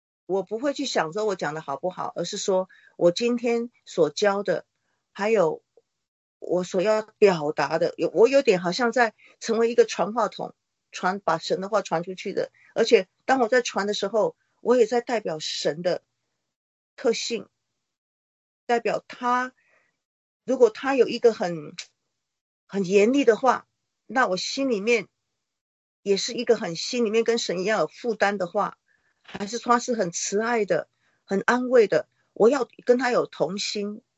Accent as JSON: {"language": "Chinese", "country": "Taiwan", "second_language": "Chinese", "said": "因为我是台湾的背景哈"}